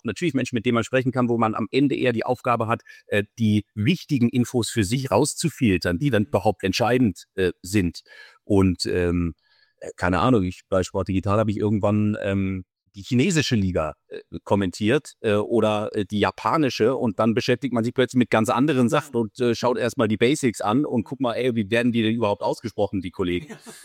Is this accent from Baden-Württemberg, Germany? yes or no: yes; Offenburg, Baden-Württemberg, Germany; now in Munich, Germany; ich komme ursprünglich aus Baden-Württemberg, aus Offenburg bei Freiburg